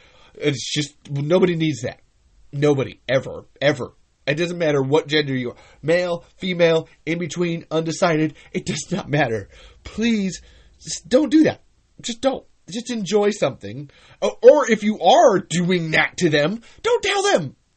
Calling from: Iowa, United States; Where am I streaming from, folks? I'm streaming from Iowa.

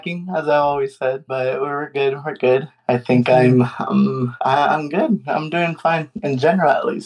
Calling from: Texas, United States; I'm calling from Texas, right here in the United States.

